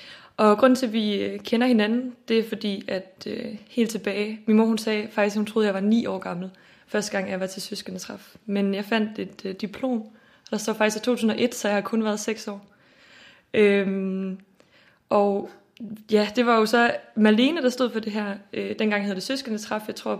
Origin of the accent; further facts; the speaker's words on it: Silkeborg, Central Denmark Region, Denmark; now in Copenhagen, Denmark; 23 år og bor til dagligt i København, hvor jeg studerer på CBS. Oprindeligt er jeg fra Silkeborg